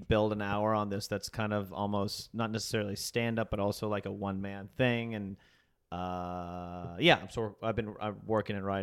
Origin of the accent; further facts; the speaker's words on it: the South, United States; you know, and my other topics of material are like I'm from the South, I'm Indian, marriage is hard, blah blah blah.